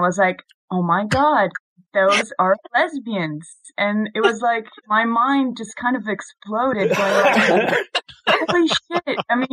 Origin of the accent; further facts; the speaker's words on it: France; accent: French; English is a second language; Except I'm really aware of my French accent, but that's another thing.